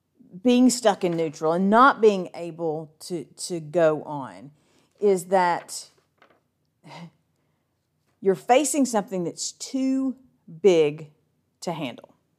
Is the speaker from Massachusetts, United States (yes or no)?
no; Alabama, United States; I live near Lake Gunnersville Lake. I grew up on Lake Gunnersville.